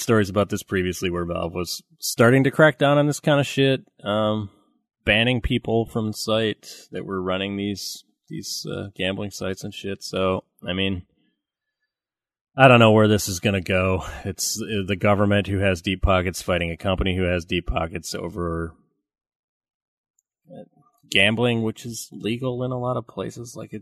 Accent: Scotland, United Kingdom; I mean, I got the mix. I'm Scottish and Irish.

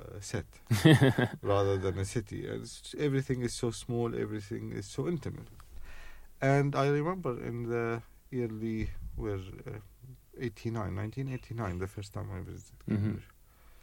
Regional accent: Syria; English is a second language; also born or lived in Russia; now in United Kingdom; Interesting you said that I'm from Syria. When I came to England, I came from Russia. I used to live in Russia.

